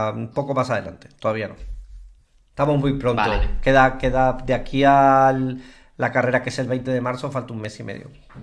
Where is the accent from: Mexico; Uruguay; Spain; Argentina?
Spain; Y eso es lo que yo espero como aficionado español.